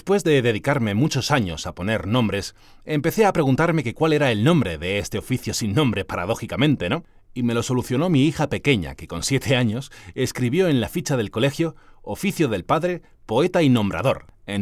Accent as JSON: {"language": "Spanish", "region": "Community of Madrid", "country": "Spain", "said": "Yo había visto, como tantos madrileños, el cartel al pasar por la carretera"}